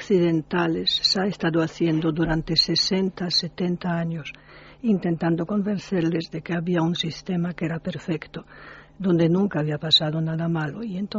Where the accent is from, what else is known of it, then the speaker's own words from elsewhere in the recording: Poland; Spanish is a second language; No, yo soy polaca.